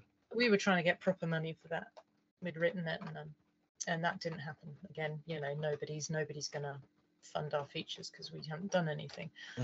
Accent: South East England, United Kingdom; When I was a kid, I grew up in the New Forest in the in the southern England

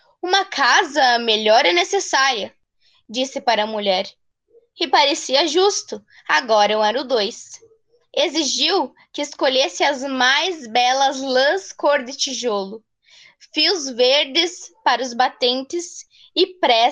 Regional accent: Xanxerê, Santa Catarina, Brazil; sou de Xanxerê, estudante do ensino médio, integrado ao técnico em informática

